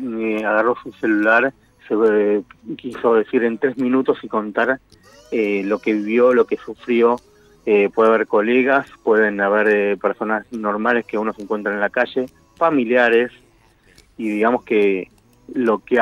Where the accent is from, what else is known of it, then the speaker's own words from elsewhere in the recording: Argentina; como argentinos